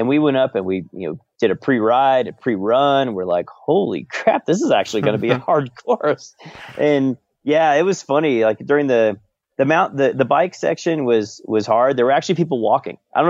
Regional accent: Kansas, United States; I grew up in Kansas originally, and clay back there is everywhere, and there's a lot of mud everywhere, and some of it's reddish orange.

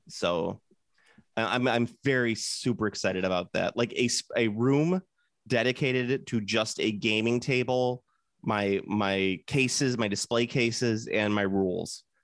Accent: United States; I am American.

